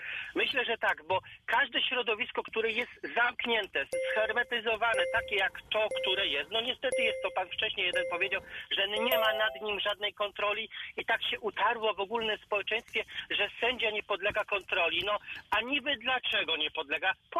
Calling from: Poznań, Greater Poland Voivodeship, Poland; ja z Poznania akurat dzwonię

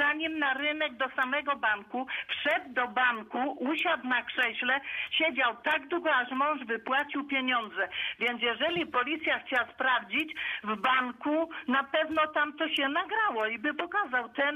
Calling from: Wolsztyn, Greater Poland Voivodeship, Poland; Z Wolsztyna.

